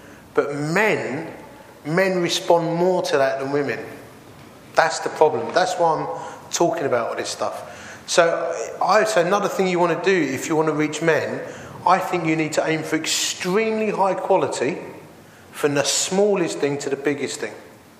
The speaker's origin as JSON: {"language": "English", "region": "East of England", "country": "United Kingdom", "tie": "born or raised there", "said": "I'm just a bloke, and I grew up in Essex, and it's just the way we talk to each other."}